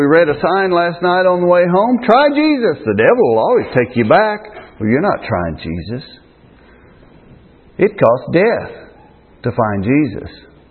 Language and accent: English; Purdy, United States; Yesterday, preaching in Purdy, my hometown, where everybody knows me, some of the people I went to school with 40 years ago, went to school with them all my life.